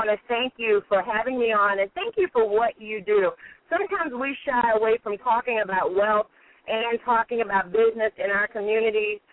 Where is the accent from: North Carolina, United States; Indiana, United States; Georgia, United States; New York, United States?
North Carolina, United States; Kannapolis; also born or lived in Pensacola, Florida; I was born in Pensacola, Florida, but really grew up in a little town called Kannapolis, North Carolina, which is about 20 minutes outside of Charlotte.